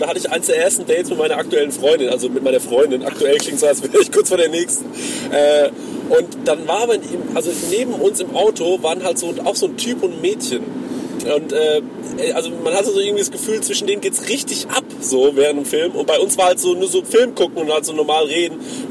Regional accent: Aschaffenburg, Bavaria, Germany; Also, geografisch komme ich aus Aschbesch, aus Aschaffenburg.

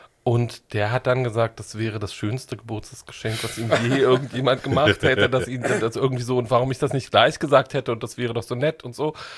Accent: East Germany, Germany; ich komme ja aus dem Osten

